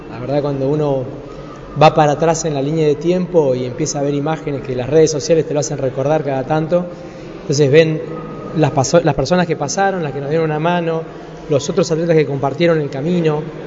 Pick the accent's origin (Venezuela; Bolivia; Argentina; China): Argentina; Y nosotros venimos de la Argentina, que no sabían ni dónde quedaba el mapa.